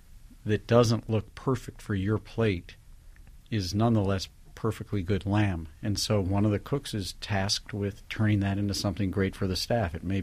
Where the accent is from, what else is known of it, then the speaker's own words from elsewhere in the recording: St. Louis, Missouri, United States; Then I made them my grandmother's recipe for barbecued ribs, which I grew up on in St. Louis.